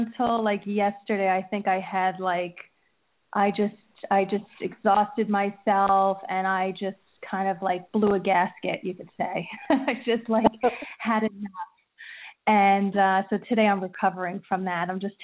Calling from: New Jersey, United States; From New Jersey.

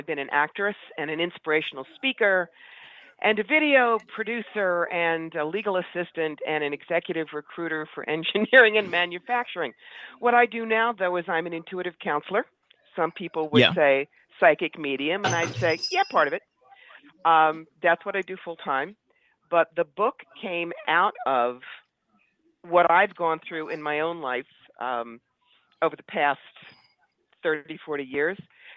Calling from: New York, United States; I'm calling from upstate New York, Schoharie County. It's about an hour outside of Albany.

